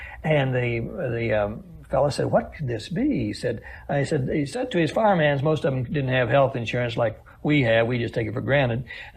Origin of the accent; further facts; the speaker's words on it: Kansas, United States; I came from Kansas. Hard for me to say anything more than Smith and Brown, but I try.